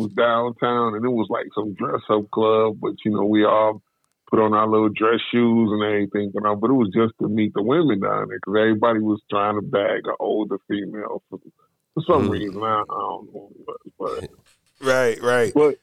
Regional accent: Detroit, Michigan, United States; No. Not a cipher. I'm from Detroit. Home of the BMF.

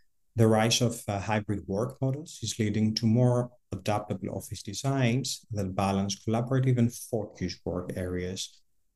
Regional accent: Greece; I'm originally from Greece.

